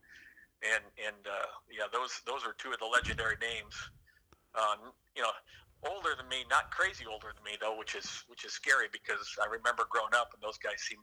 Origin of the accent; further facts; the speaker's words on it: Marshalltown, Iowa, United States; Originally grew up on a farm just outside of Marshalltown.